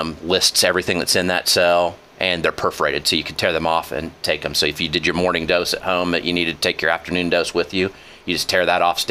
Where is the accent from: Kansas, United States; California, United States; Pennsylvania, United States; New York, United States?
Kansas, United States; Coffeyville; I grew up here in Coffeyville from about first grade on.